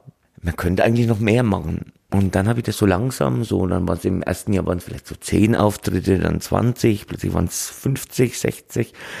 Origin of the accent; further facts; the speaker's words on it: Bad Kissingen, Bavaria, Germany; ich komme aus Garitz, ein Stadtteil von Bad Kissingen mit einem eigenen Faschingsclub